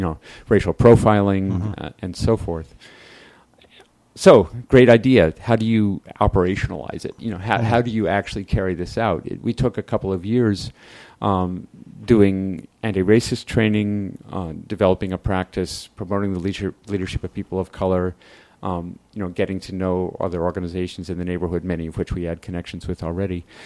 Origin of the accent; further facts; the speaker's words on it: Boston, Massachusetts, United States; particularly in Dorchester and Roxbury, I'm from Dorchester